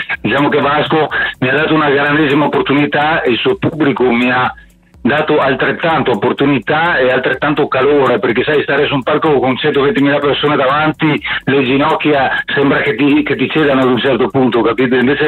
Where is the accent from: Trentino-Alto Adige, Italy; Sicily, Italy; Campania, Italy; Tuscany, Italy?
Trentino-Alto Adige, Italy; un attore di teatro che è della mia terra, un trentino come me, di origine